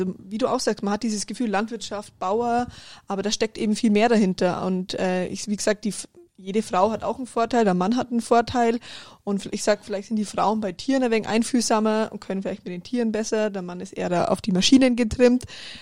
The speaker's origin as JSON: {"language": "German", "town": "Hauenreuth", "region": "Bavaria", "country": "Germany", "tie": "born or raised there", "said": "Wir sind ja in Hauenreuth groß geworden, ein ganz kleines, schnuckliges Dorf."}